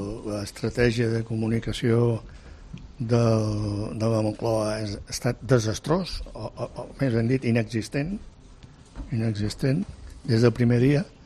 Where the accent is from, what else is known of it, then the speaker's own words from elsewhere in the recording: Balearic Islands, Spain; moved away as an adult; Jo recordo el Sant Jordi quan vaig venir a estudiar, perquè som de Mallorca i vaig venir a estudiar el 66, 67.